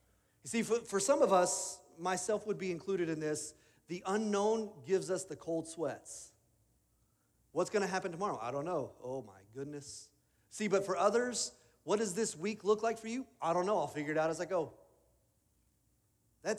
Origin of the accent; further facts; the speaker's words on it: Pacific Northwest, United States; I grew up in the Northwest, and I'll grant you that. I didn't grow up in the South, but I never heard it.